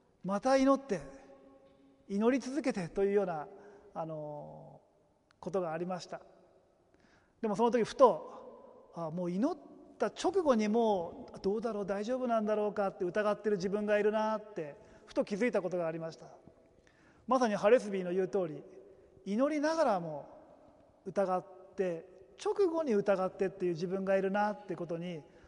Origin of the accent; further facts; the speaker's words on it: Tokyo, Japan; 私は東京で育ったのであんまりこう山を見ながら育ったんではないんですけれども、私の父のふるさとは会津なんですね。福島県の会津ですから